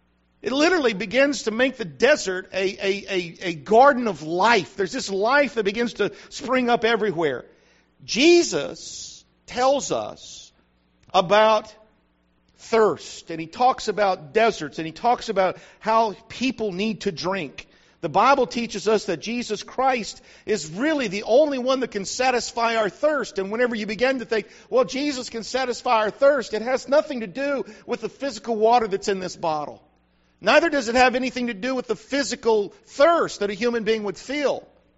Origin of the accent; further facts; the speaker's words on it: New Mexico, United States; See, I grew up in New Mexico where if you ever did get a chance to go outside while it was raining, you didn't carry an umbrella.